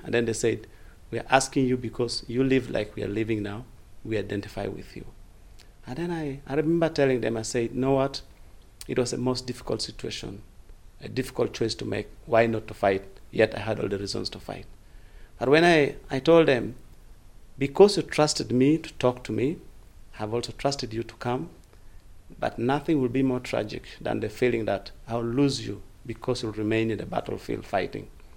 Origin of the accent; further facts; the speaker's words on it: Uganda; director for African Youth Initiative Network. I am from Uganda.